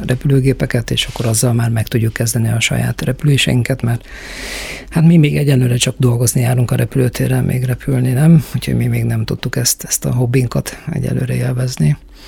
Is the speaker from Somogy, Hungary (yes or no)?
no; Szolnok, Jász-Nagykun-Szolnok, Hungary; én Szolnokról származom